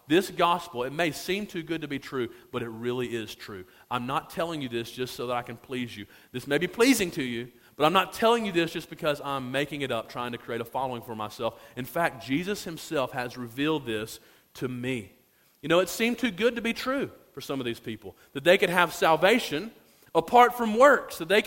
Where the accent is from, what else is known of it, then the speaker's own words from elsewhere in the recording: Alabama, United States; I remember growing up in Alabama, and we did not have the lottery at a certain point